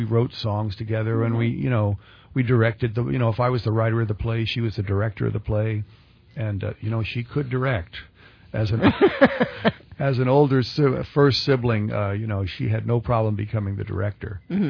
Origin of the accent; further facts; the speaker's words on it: Belmont, California, United States; No, in Belmont.